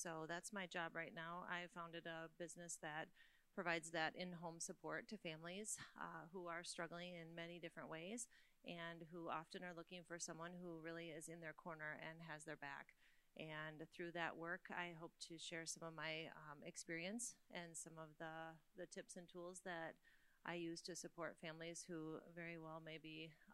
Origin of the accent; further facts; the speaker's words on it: Rochester, United States; We're from Rochester, and after spending about 25 years in public education